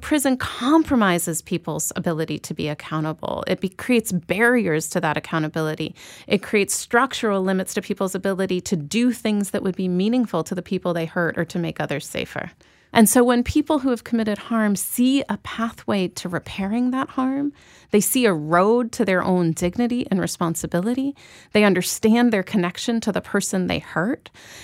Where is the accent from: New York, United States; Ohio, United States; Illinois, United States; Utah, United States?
Illinois, United States; Chicago; I grew up in Chicago in the time that I now understand historically is when mass incarceration was getting its sea legs.